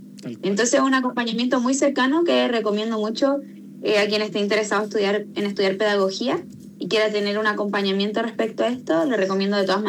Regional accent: Chile; a mí como docente chilena

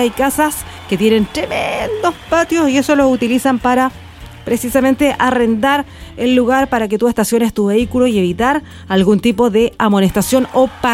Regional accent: Concepción, Biobío, Chile; porque si somos de Conce, tenemos que apoyar al Conce

